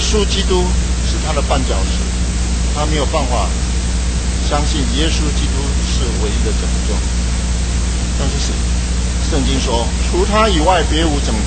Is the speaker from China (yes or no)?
no; Taiwan; 为什么台湾人喜欢看尸体、看尸块，看到人的悲惨？是不是我们台湾人幸灾乐祸？